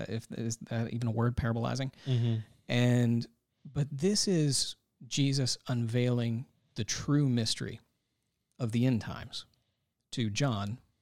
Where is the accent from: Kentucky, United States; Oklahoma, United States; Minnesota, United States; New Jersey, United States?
Kentucky, United States; also born or lived in Tennessee; I'm from Kentucky.